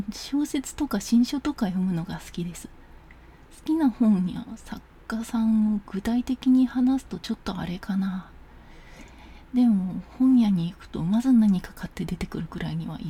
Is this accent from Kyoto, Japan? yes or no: yes; Kyoto, Japan; accent: Kyoto-based Kansai dialect; 出身は京都の南の方です。京都って言っても新興住宅街で育ったので、周りの人の方言がね結構バラバラで、なので純粋な京言葉は使えないです。普段話しているのは京都ベースの関西弁ですね。